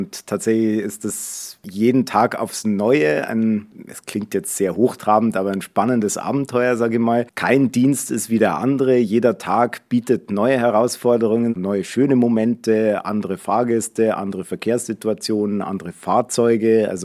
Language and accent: German; Munich, Bavaria, Germany; Ich bin in Haidhausen aufgewachsen, quasi zwischen Max-Weber-Platz und Wiener-Platz.